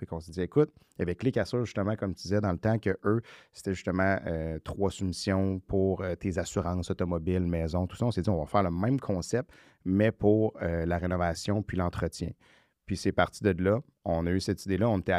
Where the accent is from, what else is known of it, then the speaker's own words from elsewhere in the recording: Matane, Quebec, Canada; Je viens de Matane aussi.